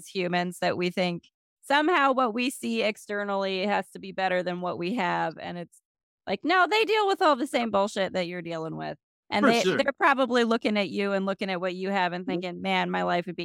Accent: the Dakotas, United States; we're from the Dakotas.

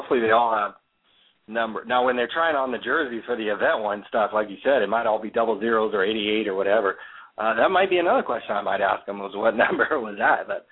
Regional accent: California, United States; And you got to think, too, we're kind of jaded because we're from California.

